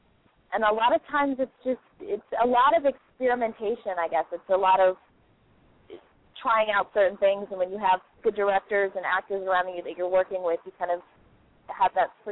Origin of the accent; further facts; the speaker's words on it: Maryland, United States; born there; I was actually on the East Coast at the time. I was born in Maryland, and I started in training there.